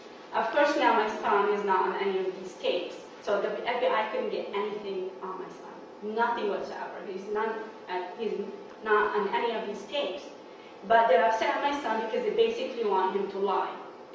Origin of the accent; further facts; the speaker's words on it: Jordan; interested in knowing, you know, his heritage and where we came from and stuff like that, because we came from Jordan.